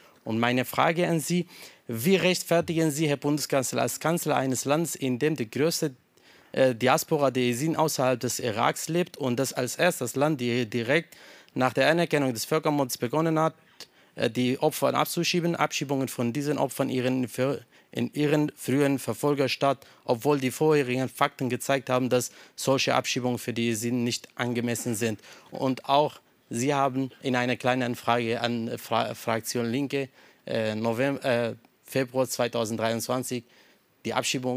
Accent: Iraq; German is a second language; now in Germany; Ich komme aus dem Irak. Seit 8 Jahren bin ich in Deutschland.

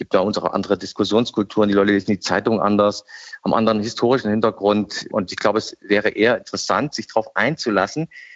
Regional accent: East Germany, Germany; Aber ich habe mich nie als Ostdeutscher zurückgesetzt gefühlt, aber Politik in der SPD ist vielleicht auch was anderes als im normalen Leben.

